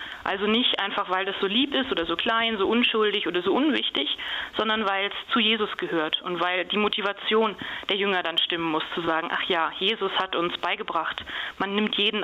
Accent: Hitdorf, North Rhine-Westphalia, Germany; Ich kannte die Schwestern hier aus Olpe schon aus meinem Heimatdorf, aus Hittdorf.

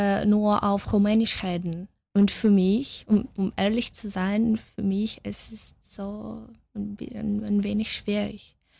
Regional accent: Odesa, Odesa Oblast, Ukraine; German is a second language; ich bin in Odessa aufgewachsen und es stört mir sehr.

